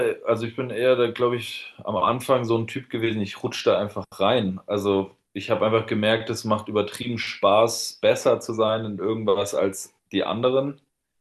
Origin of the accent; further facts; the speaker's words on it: Dossenheim, Baden-Württemberg, Germany